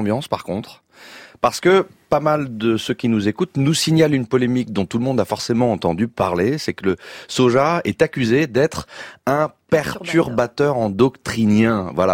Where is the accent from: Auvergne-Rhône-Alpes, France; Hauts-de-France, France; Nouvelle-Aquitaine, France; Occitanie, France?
Auvergne-Rhône-Alpes, France; Lyon; Moi, en revanche, en tant que Lyonnais, je risque de faire ma conversion végane